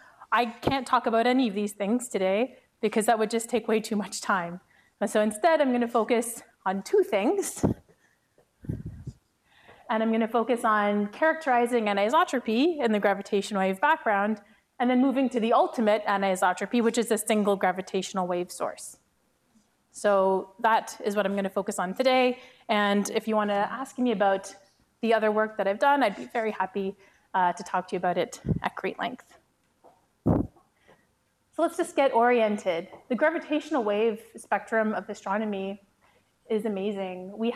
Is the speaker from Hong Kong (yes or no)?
no; Ottawa, Ontario, Canada; because I'm from Ottawa